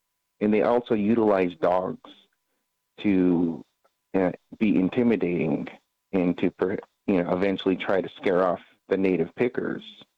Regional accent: Washington, United States; And I'm from the Columbia River. I commute to Toppenish to the reserve to work in the language program on a daily basis.

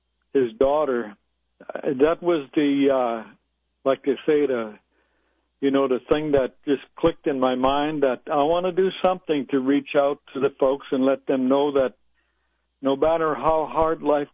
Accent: Sandpoint, Alaska, United States; but being an Alaskan Native, growing up in Sandpoint and seeing the tremendous change that has taken place concerning addiction in the villages

